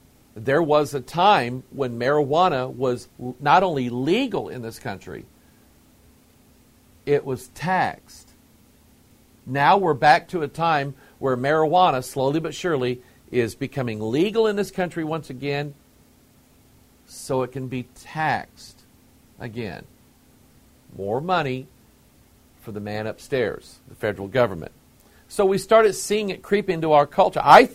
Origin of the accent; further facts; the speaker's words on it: United States; You know, because I'm American?